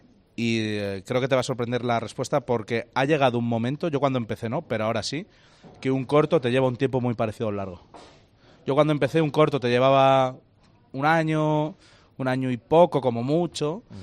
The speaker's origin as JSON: {"language": "Spanish", "country": "Spain", "said": "como buenos españoles, tenemos en el ADN lo de en casa del herrero cuchillo de palo"}